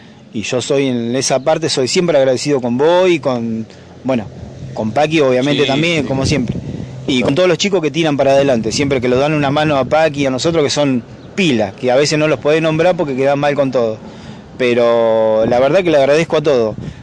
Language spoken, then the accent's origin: Spanish; Las Flores, San Juan, Argentina; Somos de las Flores y vamos a representar a las Flores.